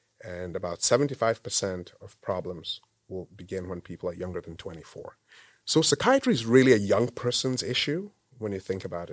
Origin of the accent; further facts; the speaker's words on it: Ghana; moved away as an adult; also born or lived in Zambia / Lesotho / Kenya / Canada; I grew up in Africa largely. I was born in Ghana, but I grew up in Ghana some, Zambia, Lesotho, and Kenya. And I went back to medical school in Ghana.